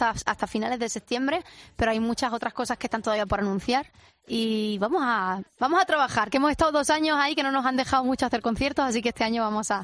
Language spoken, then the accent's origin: Spanish; Estepona, Andalusia, Spain; Yo soy de Estepona y él es de San Fernando.